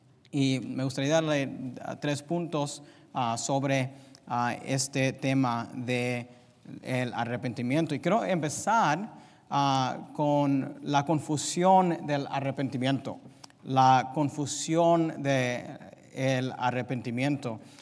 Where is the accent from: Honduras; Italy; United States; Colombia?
United States; first language en; Spanish is a second language; Y como yo crecí en los Estados Unidos y crecí primeramente hablando inglés, yo no conozco mucho de los dichos de la gente en español.